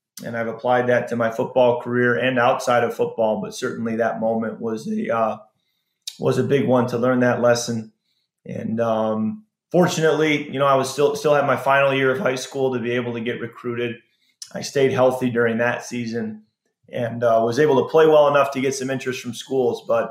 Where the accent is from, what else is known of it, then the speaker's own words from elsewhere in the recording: Illinois, United States; So I grew up in the Chicago suburbs, and the Chicago Bears were the team that we all followed.